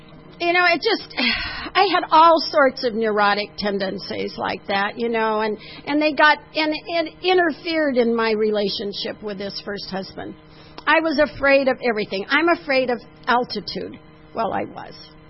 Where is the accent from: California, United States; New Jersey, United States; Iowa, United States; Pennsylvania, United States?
California, United States; Santa Monica; I was born and raised in Santa Monica, so I'm native to the coast. I live inland now, and it's a culture shock, but it's sort of close.